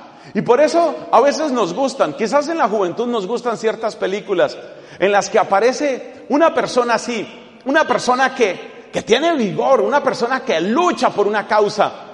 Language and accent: Spanish; Colombia; Yo les puedo decir como colombiano que ha sufrido de muchas maneras lo que son las FARC